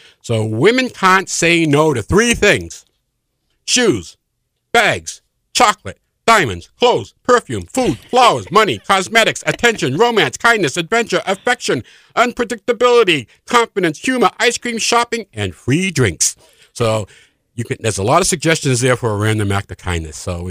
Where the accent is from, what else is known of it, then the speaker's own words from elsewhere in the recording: Midwest, United States; Folks, we're from the Midwest. You know, we talk in elevators.